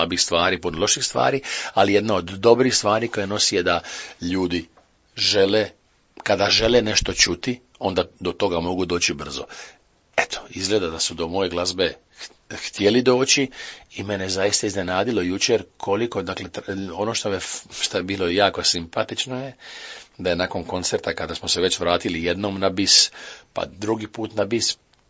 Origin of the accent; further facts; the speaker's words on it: Split, Split-Dalmatia County, Croatia; Ja sam Splićan, ja sam rođen Dalmatinac, majka, otac, baka, djeda, svi su mi iz Dalmacije.